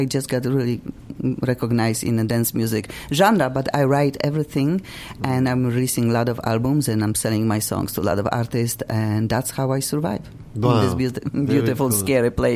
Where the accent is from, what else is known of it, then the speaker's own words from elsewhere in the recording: Poland; English is a second language; moved away as an adult; now in United States; when I came from Poland, I was already in the 30s, and in America